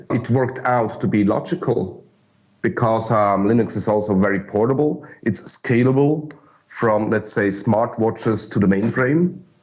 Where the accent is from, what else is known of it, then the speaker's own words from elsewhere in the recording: Switzerland; first language German; English is a second language; So my mother tongue is German, but actually it's so similar. The culture of the Germans and the Swiss is quite close. And language-wise, there are some let's say, words that are not used in Germany, stuff like that. So people still figure out that I'm Swiss